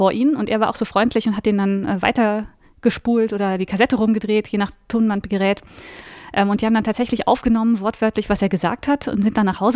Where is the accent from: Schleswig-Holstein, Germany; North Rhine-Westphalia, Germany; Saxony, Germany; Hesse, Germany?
North Rhine-Westphalia, Germany; Cologne; Ich komme aus Köln und ich habe auch in Köln studiert.